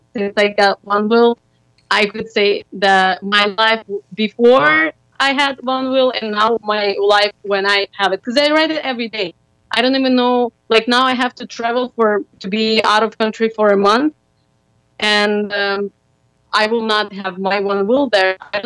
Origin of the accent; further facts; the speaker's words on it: Ukraine; English is a second language; moved away; I'm from Ukraine originally.